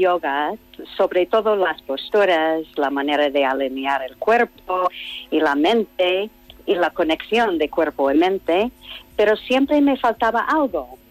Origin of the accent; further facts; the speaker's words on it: Los Angeles, California, United States; que yo soy de Los Ángeles, uh-huh, California